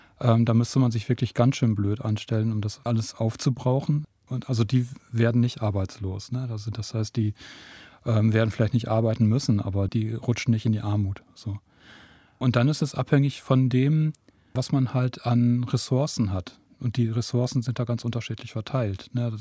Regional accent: Nordhorn, Lower Saxony, Germany; born or raised there

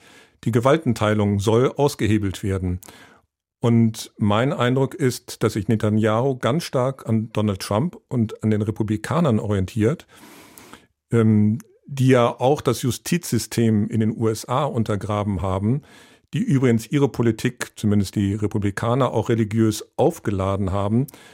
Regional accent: Hamburg, Germany; Und weil ich aus Hamburg komme, kenne ich ihn auch noch als Hamburger Bürgermeister.

